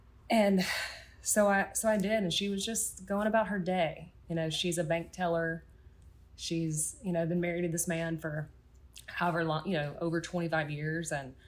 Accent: the South, United States; Y'all can't tell, I'm from the South.

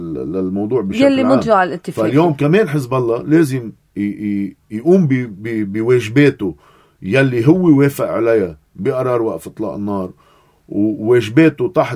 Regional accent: Lebanon; بس بعتقد كلنا سوا كلبنانيين وصلنا على محل أنه نقول لا ما بقى نقبل.

